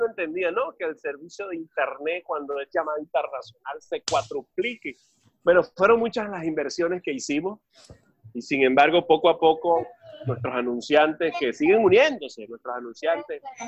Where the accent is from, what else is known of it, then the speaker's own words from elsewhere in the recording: Venezuela; Colombia respetó nuestra dignidad como venezolano